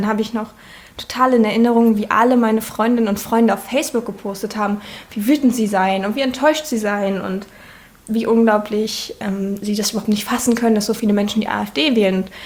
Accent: Saxony-Anhalt, Germany; Ich bin in Sachsen-Anhalt geboren und da zur Schule gegangen

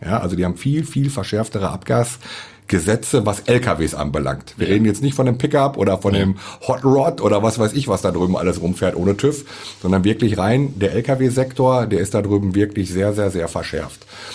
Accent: Dortmund, North Rhine-Westphalia, Germany; moved away as an adult; now in Cottbus, Germany; Ich bin ja nicht aus der Region Cottbus, sondern ich bin gebürtiger Dortmunder. Bin mit 21 Jahren hierher gekommen nach Cottbus

